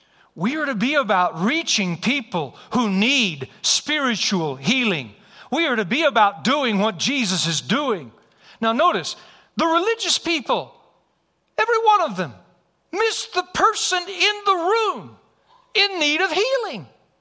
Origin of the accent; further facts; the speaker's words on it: United States; I'm an American. I'm a citizen.